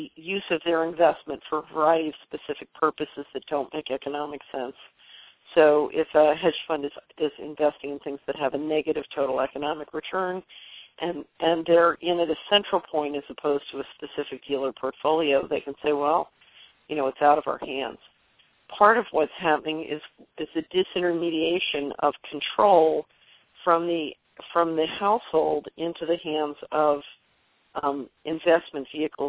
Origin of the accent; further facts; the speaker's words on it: Canada; I'm a Canadian. I've long felt that we exist as a country in name only.